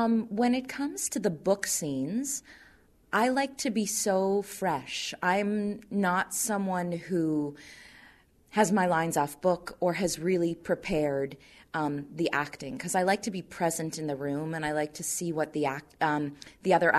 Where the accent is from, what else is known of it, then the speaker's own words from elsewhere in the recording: Cape Breton, Nova Scotia, Canada; went home to Cape Breton, and I'm from the East Coast, and just kind of had a nice work life balance.